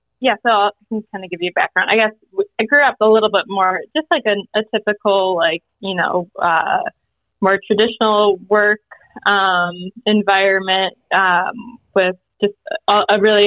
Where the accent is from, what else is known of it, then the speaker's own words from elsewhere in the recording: Chicago, Illinois, United States; So I'm from Chicago, family's from Chicago.